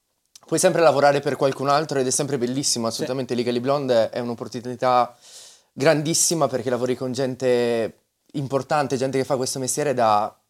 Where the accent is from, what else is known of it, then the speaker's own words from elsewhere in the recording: Verona, Veneto, Italy; io sono di Verona, e poi quando mi sono trasferito a Bologna per fare l'università